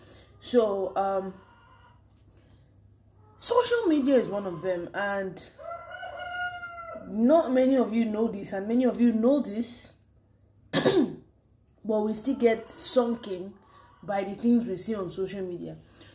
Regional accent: Nigeria; But then I'm a Nigerian. What do you expect?

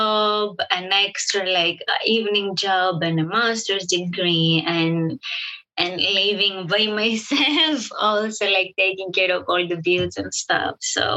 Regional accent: Athens, Attica, Greece; English is a second language; moved away as an adult; now in Ireland; So I was born in Athens in Greece. And now, how was life back home?

